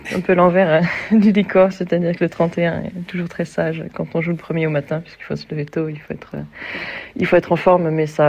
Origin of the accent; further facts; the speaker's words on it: France; en tant que Française